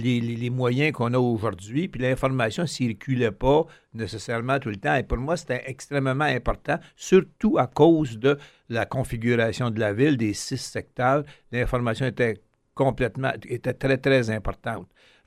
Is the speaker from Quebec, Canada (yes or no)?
yes; Bécancour, Quebec, Canada; Bien, je suis né à Bécancour, dans le Bécancour original.